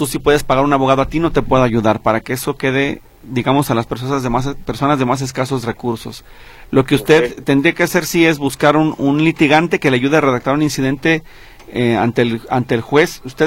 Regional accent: Spain; Y aparte yo soy español y luego me voy a ir a España

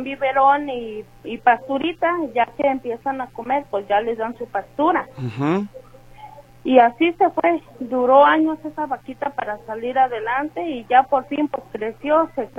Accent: Cuquío, Jalisco, Mexico; Ajá, somos de Cuquío.

